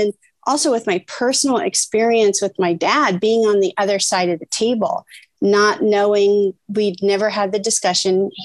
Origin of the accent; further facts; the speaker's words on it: Indiana, United States; I grew up in Indiana, middle cornfield, central USA.